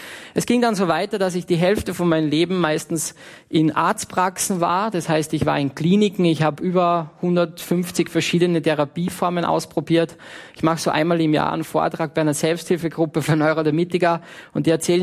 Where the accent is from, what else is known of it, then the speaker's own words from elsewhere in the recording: Salzburg, Austria; Ich bin mit fast 18 Jahren am Mönsberg gestanden, bei uns in Salzburg